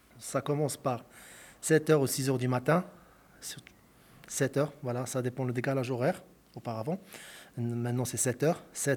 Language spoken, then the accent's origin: French; Morocco; French is a second language; moved away as an adult; now in France; J'ai 43 ans, je suis marocain, marié, deux enfants, un de 7 ans et un bébé de 4 mois. Je me suis venu ici en France en 2019.